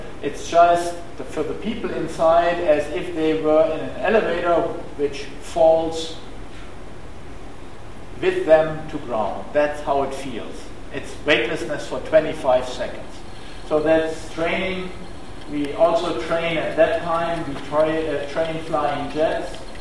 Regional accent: Germany; English is a second language; and I in between as a German astronaut at that time

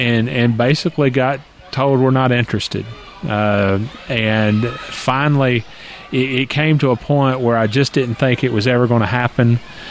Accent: North Carolina, United States; I did a couple of showings in my hometown in North Carolina that were very well received.

